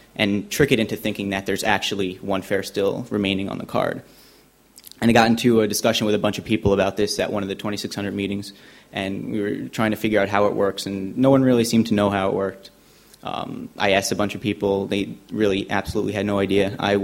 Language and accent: English; New York, United States; I'm from New York.